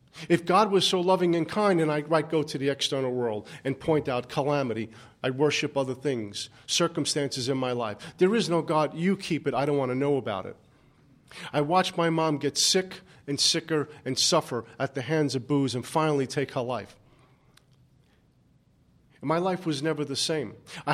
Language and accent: English; Brooklyn, New York, United States; born or raised there